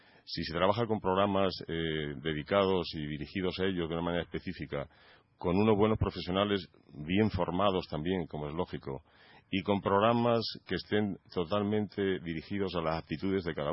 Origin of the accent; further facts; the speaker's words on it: Jaén, Andalusia, Spain; Aunque soy andaluz.